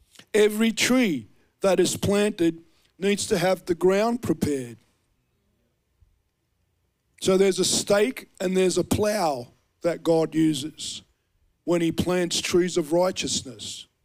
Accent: Australia; accent: Australian; he knew by my accent, you know, dumb Aussie doesn't know what a weed whacker is.

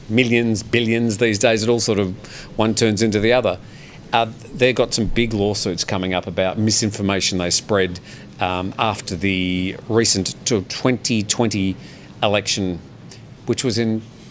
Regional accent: Australia; even in my home country of Australia

